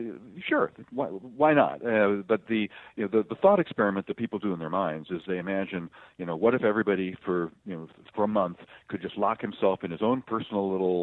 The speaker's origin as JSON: {"language": "English", "region": "Texas", "country": "United States", "tie": "born or raised there", "said": "Well, Governor Abbott here in my home state of Texas, had to wear the blame for"}